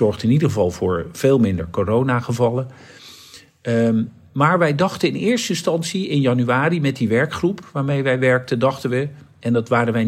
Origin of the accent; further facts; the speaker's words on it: Netherlands; En toen dachten wij, slim als wij zijn natuurlijk, als Nederlanders, wij kijken even de kat uit de boom.